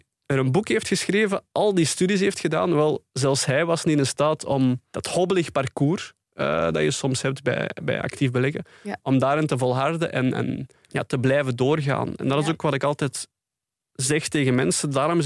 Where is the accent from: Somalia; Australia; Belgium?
Belgium; Flanders; Wel echt ik ben persoonlijk van de Kempen in België. Daar wordt soms mee gelachen.